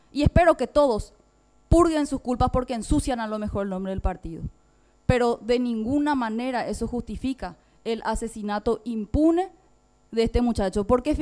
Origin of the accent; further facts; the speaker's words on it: Paraguay; Al final toditos somos paraguayos.